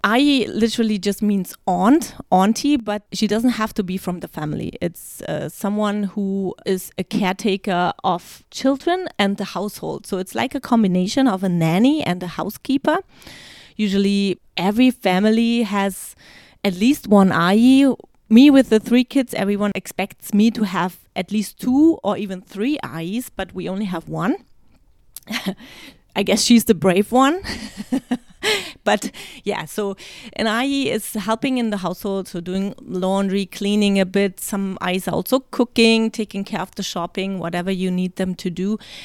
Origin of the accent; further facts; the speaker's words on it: Germany; English is a second language; now in China; So what I'm used to from Germany, just going out with the three kids by myself, is here often just not possible.